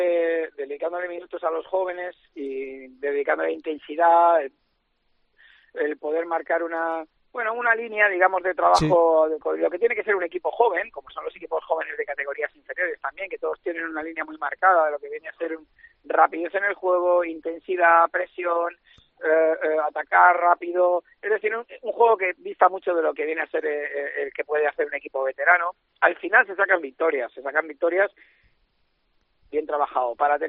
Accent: Balearic Islands, Spain; como mallorquín, yo me alegro de que los chicos jóvenes estén jugando

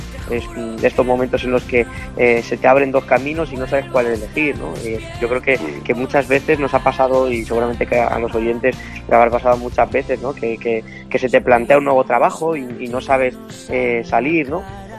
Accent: Alcázar de San Juan, Castilla-La Mancha, Spain; now in Madrid, Spain; En mi pueblo también es muy corriente pues ponerte una tapita en plan de gachas, de como de comida típica, ¿no? De allí, de mi pueblo, y la verdad que eso aquí en Madrid pues echa un poco de menos.

